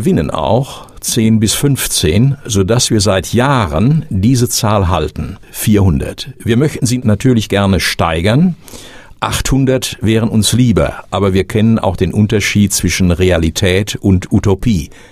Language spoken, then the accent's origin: German; Witten, North Rhine-Westphalia, Germany; born there; geboren bin ich in Witten und hier lebe ich auch bis heute. Zwischenzeitlich war ich in verschiedenen anderen Orten, wie das im Leben so läuft.